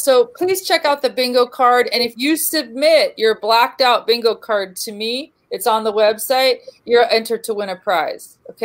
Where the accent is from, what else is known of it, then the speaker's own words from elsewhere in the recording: Oak Ridge, Tennessee, United States; Yeah, Oak Ridge is my alma mater. I grew up in Oak Ridge